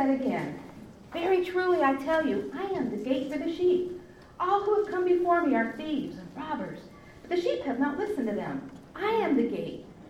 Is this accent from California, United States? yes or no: yes; California, United States; I come from the High Sierras. Where I lived was in the mountains. We had deer on our front porch. Not deer, bears on our front porch.